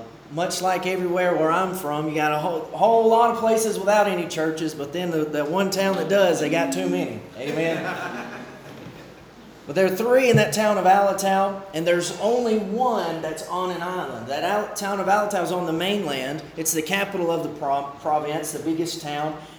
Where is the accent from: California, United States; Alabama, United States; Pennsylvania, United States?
Alabama, United States; Roanoke; moved away as an adult; And I'm just nobody from Roanoke, Alabama.